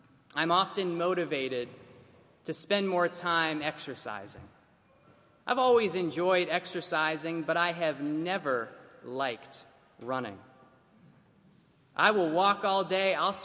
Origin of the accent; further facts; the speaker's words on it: Florida, United States; Growing up in South Florida, I was best friends with the Jefferson twins, Sean and John.